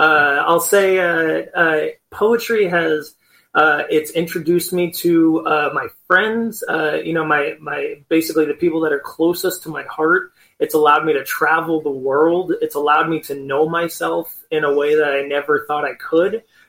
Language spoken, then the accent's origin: English; Portland, Maine, United States; I'm originally from Portland, Maine, and I came out here to do an artist in residency position at a college, the Burren College of Art.